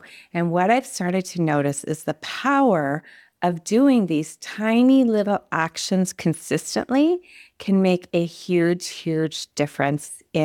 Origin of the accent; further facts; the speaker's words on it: Quebec, Canada; growing up in Quebec, we would often take field trips to where they produced maple syrup.